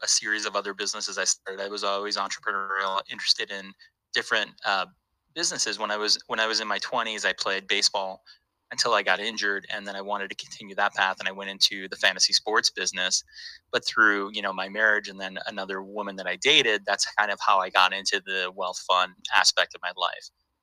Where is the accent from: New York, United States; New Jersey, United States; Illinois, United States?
Illinois, United States; Chicago; I grew up in Chicago and Northwest Side. I lived actually in the city because when you work for the city in Chicago, they want you to live in the city.